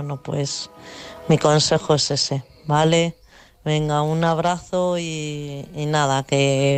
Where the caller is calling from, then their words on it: Mejorada del Campo, Community of Madrid, Spain; de Mejorada del Campo.